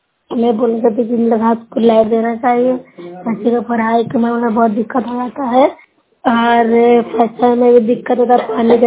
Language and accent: Hindi; Bihar, India; मैं नूरसरा प्रखंड से हूँ, जिला नालंदा से हूँ।